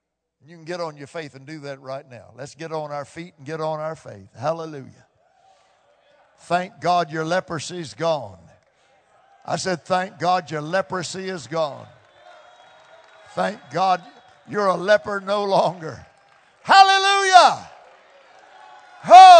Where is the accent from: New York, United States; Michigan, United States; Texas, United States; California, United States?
Texas, United States; Fort Worth; you got to remember, I was born in Fort Worth, raised in Fort Worth.